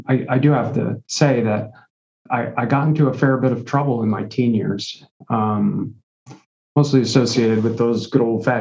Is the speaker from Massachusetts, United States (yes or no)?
no; Brick, New Jersey, United States; also born or lived in Philadelphia; I grew up, I was born and raised in Brick and left for a little while to go do some service work and schooling out in Philadelphia. My wife and I lived in Philadelphia for a bit. And then when it was time to have kids, we moved back to Brick.